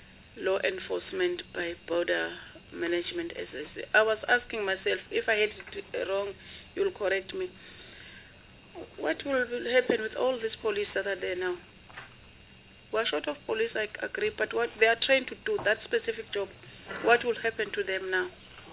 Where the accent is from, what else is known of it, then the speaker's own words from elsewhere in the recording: Mpumalanga, South Africa; I'm from Mpumalanga, remember I said.